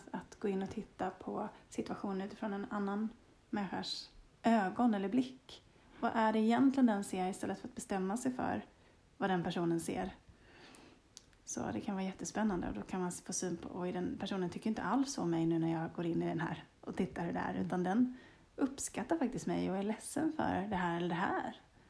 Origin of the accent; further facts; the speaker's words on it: Småland, Sweden; Så det är olika energier från där jag kommer ifrån i Småland jämfört med där vi bor nu i Skåne.